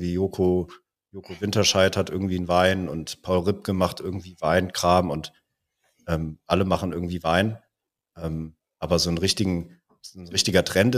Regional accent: Koblenz, Rhineland-Palatinate, Germany; Also ich komme ja aus dem Rheinland auch, aus einem Ort, an dem die Mosel in den Rhein fließt.

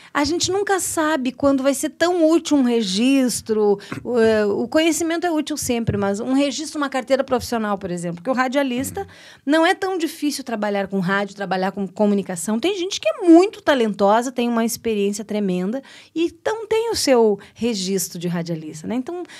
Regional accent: Santa Maria, Rio Grande do Sul, Brazil; sempre sou natural de Santa Maria, mas... O direito eu já fiz a faculdade em Santiago, foi quando eu fui morar em Santiago

